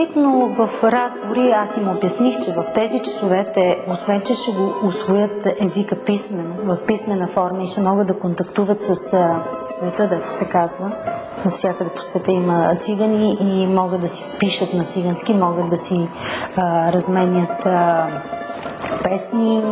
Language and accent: Bulgarian; Kyustendil, Kyustendil Province, Bulgaria; от Кюстендил, по образование педагог, работя в ромското училище, което се намира в обособения ромски квартал.